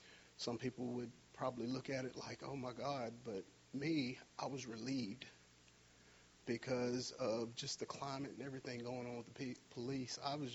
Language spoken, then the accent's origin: English; Pineville, Louisiana, United States; I'm 41 years old. I'm from Pineville, Louisiana. I was raised in a two-parent, loving Christian home.